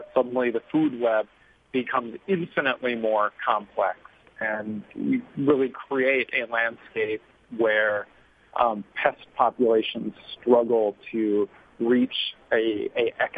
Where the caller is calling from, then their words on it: Western Canada, Canada; I'm calling from Canada here today. And it's amazing research that's been done in Western Canada looking at canola pollination.